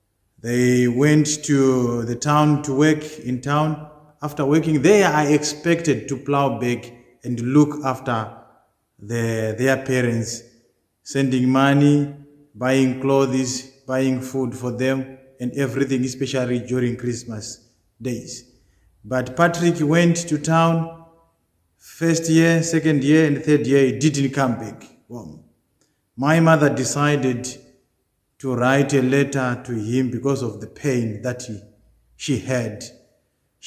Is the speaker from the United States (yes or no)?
no; Zimbabwe; which reminds me of the way how I was raised up in Zimbabwe. I just want to give you an example of what happened when I grew up.